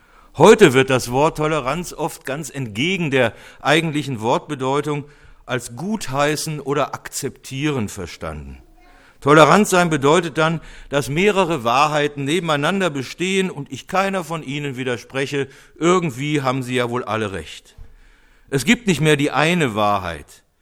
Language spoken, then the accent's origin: German; Cologne, North Rhine-Westphalia, Germany; in meine alte Heimatstadt Köln, wo wir uns mit einigen Leuten trafen, die vor 40 Jahren mit mir zusammen in einem Kölner Gymnasium das Abitur gemacht haben.